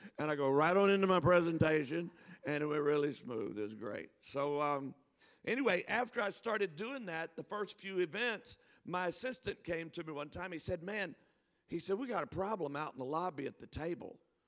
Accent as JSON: {"language": "English", "town": "New Orleans", "region": "Louisiana", "country": "United States", "said": "well, we come from New Orleans. And in South Louisiana, we have people called Cajuns."}